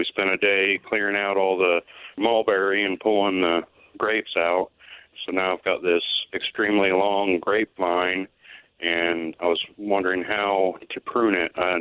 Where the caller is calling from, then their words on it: Muncie, Indiana, United States; I'm calling from Muncie, Indiana.